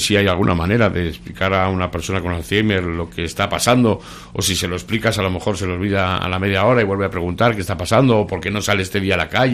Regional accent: Spain; con lo tocones que somos los españoles

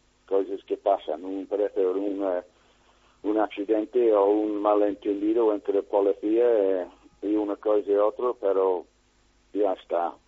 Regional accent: Cardiff, Wales, United Kingdom; Spanish is a second language; Bueno, yo de verdad, es de mi pueblo, es de Cardiff, ¿sí?

